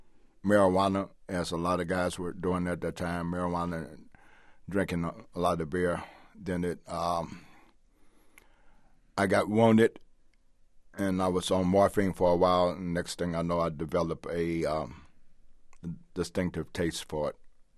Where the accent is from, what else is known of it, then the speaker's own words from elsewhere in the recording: St. Louis, Missouri, United States; now in Los Angeles, United States; not here in Los Angeles, but I'm from St. Louis, in and out of county jails, the state prison system in Missouri.